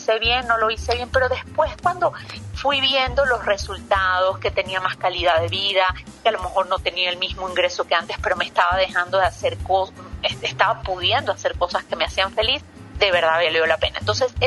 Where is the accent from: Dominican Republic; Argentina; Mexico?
Mexico; obviamente como mexicana.